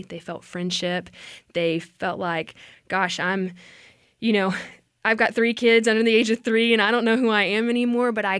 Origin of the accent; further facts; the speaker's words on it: Houston, Texas, United States; now in Waco, United States; I'm originally from Houston.